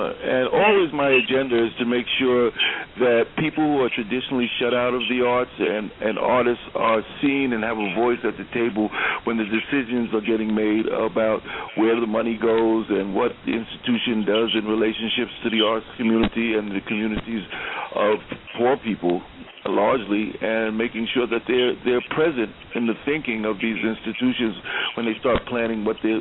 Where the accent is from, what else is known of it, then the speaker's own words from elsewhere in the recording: Queens, New York, United States; I hail from Queens, but I've lived in Brooklyn, I guess, for probably the last 30 years